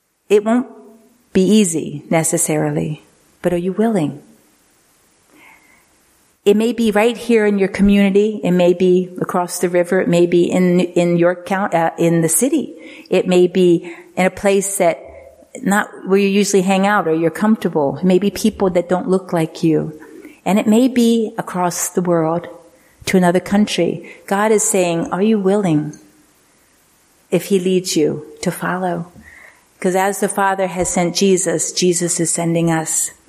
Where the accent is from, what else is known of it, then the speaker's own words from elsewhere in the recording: United States; well, yeah, I'm Christian because I'm American